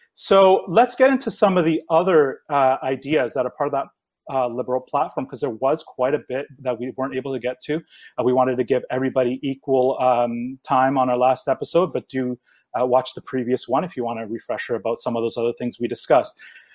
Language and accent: English; Ontario, Canada; So being that I'm from Ontario